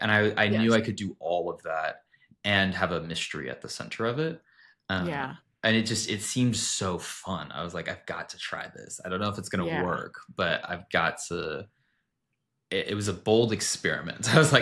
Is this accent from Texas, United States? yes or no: yes; Waco, Texas, United States; I was in my hometown, which is a small, smallish city called Waco. It's like in the middle of Texas, like the heart of Texas.